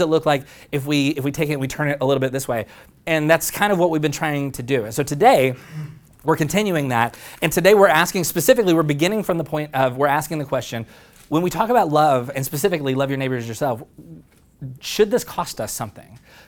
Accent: Oklahoma, United States; Because I grew up deeply embedded in Southern Baptist Christian culture in Oklahoma.

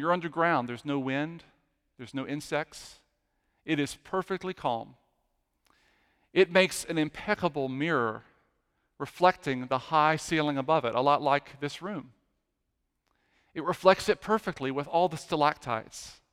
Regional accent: Richmond, Virginia, United States; And growing up in Richmond, I remember the toll on 95 right in the middle of the city, the Belvedere Toll Plaza.

